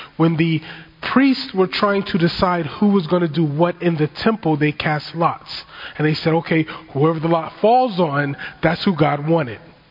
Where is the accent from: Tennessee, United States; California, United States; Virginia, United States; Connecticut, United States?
California, United States; Long Beach; I was being a kid growing up in Long Beach in the late 80s, early 90s